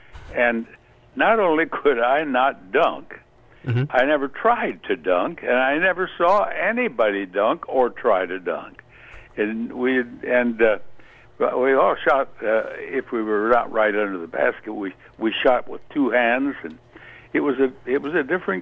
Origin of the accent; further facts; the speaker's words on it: South Dakota, United States; also born or lived in Springfield, Missouri; Dakota, and then I went to high school and college in Missouri, Springfield, Missouri.